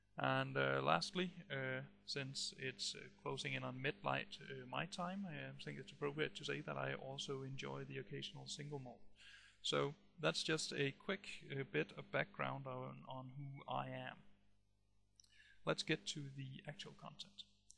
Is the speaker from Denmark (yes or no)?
yes; Denmark; which is situated in Denmark, where I'm also at right now. I'm from Denmark, I'm a Dane.